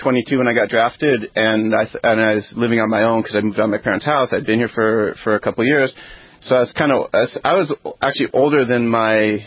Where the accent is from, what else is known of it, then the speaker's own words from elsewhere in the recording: Seattle, Washington, United States; moved away as an adult; now in Illinois, United States; I was born in the States. I grew up in Seattle.